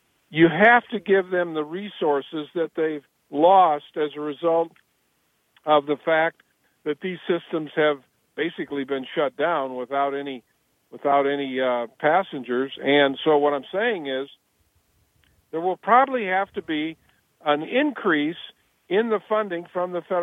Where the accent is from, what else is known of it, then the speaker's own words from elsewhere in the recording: Peoria, Illinois, United States; There's a bus service from O'Hare to my hometown of Peoria that a lot of college students use.